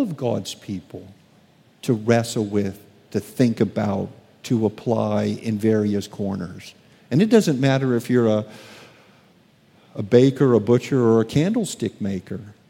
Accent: United States; This just goes against the grain of me as an American.

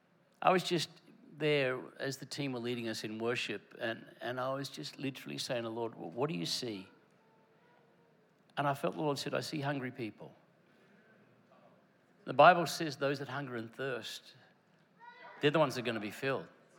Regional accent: Queensland, Australia; I'm from Queensland. I'm pretty crazy on sport, and because I'm from Queensland, there's a few teams that I am very passionate

